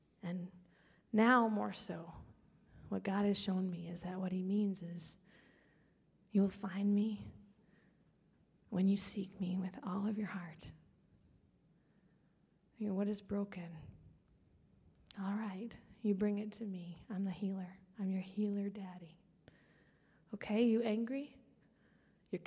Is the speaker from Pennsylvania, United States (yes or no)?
no; Minneapolis, Minnesota, United States; and I'm from Minnesota, Minneapolis, Minnesota.